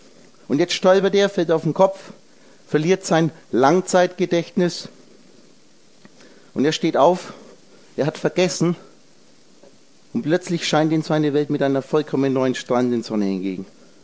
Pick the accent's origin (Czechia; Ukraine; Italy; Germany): Czechia; Ich bin aus Tschechien.